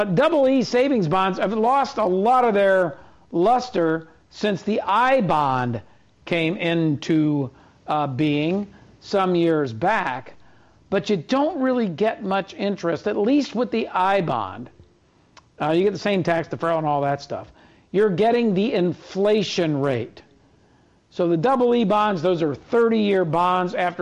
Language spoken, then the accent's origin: English; Philadelphia, Pennsylvania, United States; I grew up in Philadelphia, but I used to, back in the day, take the red eye to Philly